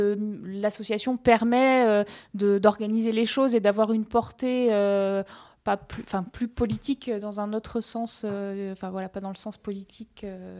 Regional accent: Brittany, France; Je suis originaire de Bretagne.

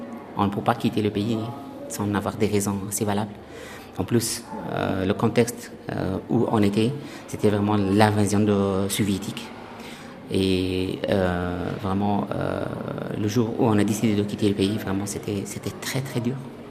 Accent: Kabul, Afghanistan; French is a second language; moved away as an adult; now in France; Moi, je suis de Kaboul même, oui.

